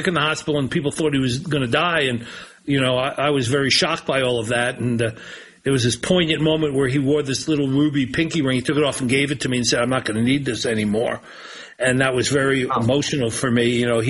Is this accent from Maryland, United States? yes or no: no; New York, United States; I was a kid growing up in New York who was watching people out